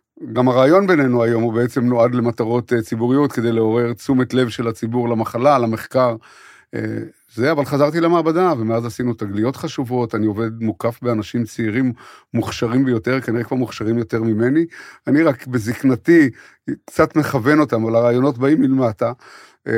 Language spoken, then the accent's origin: Hebrew; Haifa, Haifa District, Israel; גדלתי בחיפה של שנות ה-50, העיר הייתה כמעט ריקה מתושבים על צלע הר הכרמל